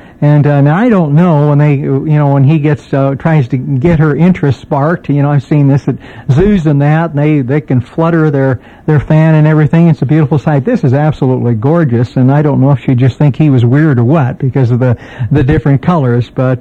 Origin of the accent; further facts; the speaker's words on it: San Francisco, California, United States; you know, as a child growing up in San Francisco. I don't see that so much anymore.